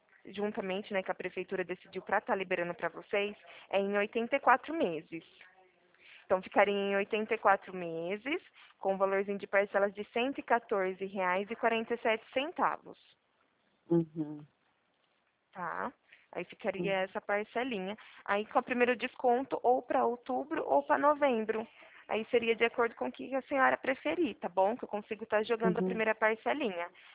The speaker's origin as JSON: {"language": "Portuguese", "region": "São Paulo", "country": "Brazil", "said": "Isso, eu sou daqui do interior de São Paulo"}